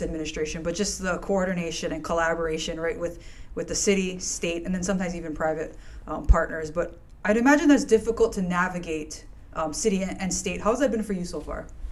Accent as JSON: {"language": "English", "region": "Hawaii", "country": "United States", "tie": "born or raised there", "said": "Because growing up in Hawaii, you know, child care and then even early childhood education, it was kind of grandma, auntie, whoever in the family could help watch them while mom and dad went to work"}